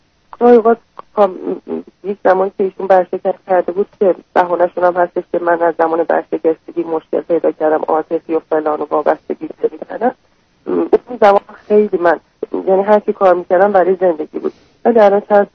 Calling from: Iran; من از ایران هستم

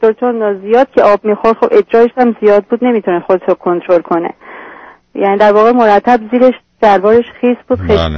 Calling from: United States; من از آمریکا تلفن، 3 سال اومدیم اینجای دکتر.

